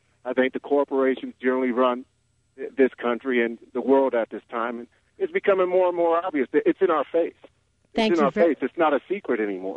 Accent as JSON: {"language": "English", "country": "United States", "said": "because I'm an American, once again, who served his country."}